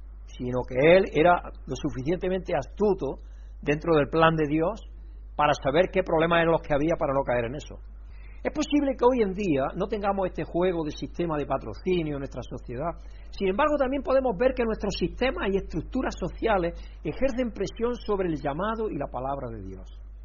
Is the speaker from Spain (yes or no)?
no; Chile; desde que yo vine de Chile